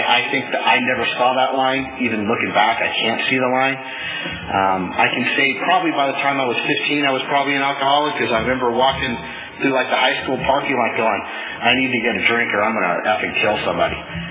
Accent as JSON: {"language": "English", "town": "Porterville", "region": "California", "country": "United States", "tie": "born or raised there", "said": "I grew up in Porterville, and as handicapped as that is, I had a really good childhood."}